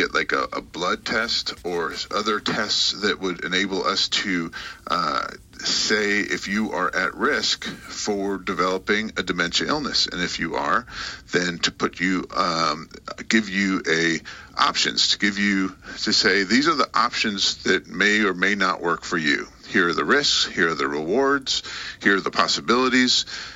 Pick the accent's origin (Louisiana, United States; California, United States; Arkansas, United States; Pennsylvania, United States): Pennsylvania, United States; Philadelphia; now in Kentucky, United States; And I came here 15 years ago. I voted with my feet. I came from Philadelphia, and I came to the place that's best in the world.